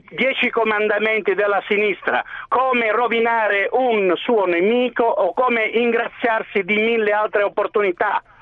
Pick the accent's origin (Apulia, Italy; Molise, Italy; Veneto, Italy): Apulia, Italy; Bari; Io sono di Bari.